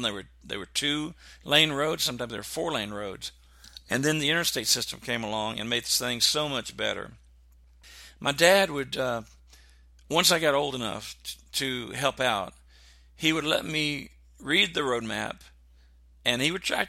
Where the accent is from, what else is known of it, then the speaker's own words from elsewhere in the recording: Texas, United States; I would say Renault because I'm from South Texas, and I don't know how to actually say the word.